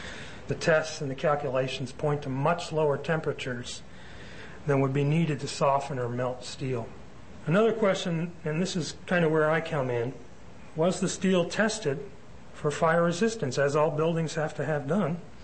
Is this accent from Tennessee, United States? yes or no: no; South Bend, Indiana, United States; because I'm from South Bend.